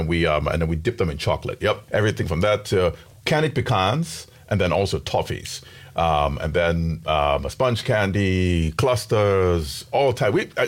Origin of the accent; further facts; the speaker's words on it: Ghana; now in United States; Yeah, I'm originally from Ghana in West Africa. Came to the U.S. in 92